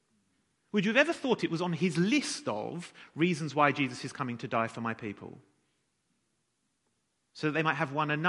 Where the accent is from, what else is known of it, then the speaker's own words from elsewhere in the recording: England, United Kingdom; It's a genuine question I would like us to think about, but we are English, so please don't shout out the answer.